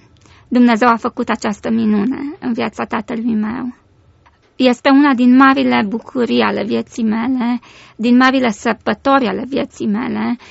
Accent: Arad, Arad County, Romania; born there; M-am născut în Arad, în 1974, într-o familie care m-a iubit mult și m-a așteptat cu drag.

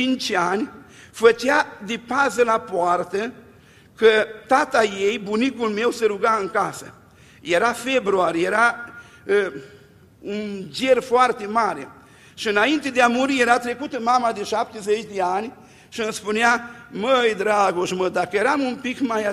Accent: Bucovina, Romania; De la noi la Suceveni, să venim din Bucovina, ne-i un pic mai greu.

